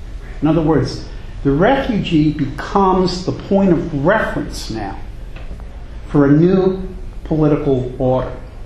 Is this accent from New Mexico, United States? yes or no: no; New Jersey, United States; I grew up with Hasidic Jews in my hometown of New Jersey.